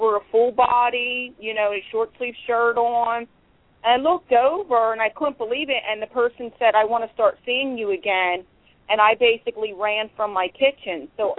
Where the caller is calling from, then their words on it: Pennsylvania, United States; I'm calling from Pennsylvania.